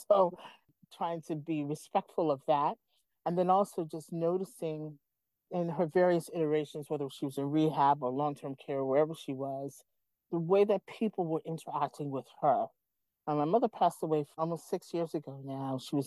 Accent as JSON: {"language": "English", "region": "New York", "country": "United States", "said": "No, we're originally from New York. I am. She's originally from Alabama."}